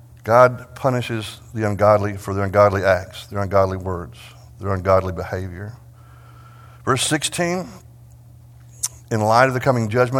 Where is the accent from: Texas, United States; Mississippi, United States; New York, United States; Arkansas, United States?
Texas, United States; and I was raised in West Texas. You just got to stop and enjoy the rain and celebrate it when it comes.